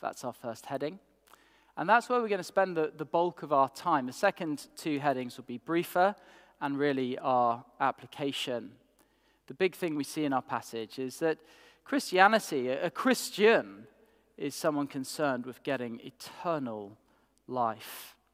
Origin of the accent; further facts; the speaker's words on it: Yorkshire and the Humber, United Kingdom; Now, I'm a Yorkshireman